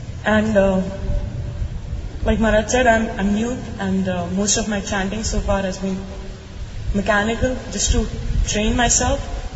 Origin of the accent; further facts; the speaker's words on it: Chicago, Illinois, United States; Hare Krishna. … from Chicago.